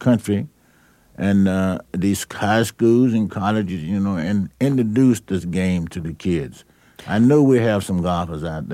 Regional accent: Charlotte, North Carolina, United States; Oh, I'm going to Charlotte, North Carolina, my hometown, to play next week.

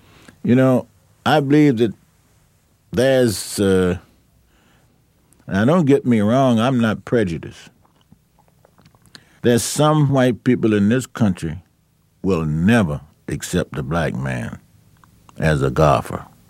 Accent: Charlotte, North Carolina, United States; born or raised there

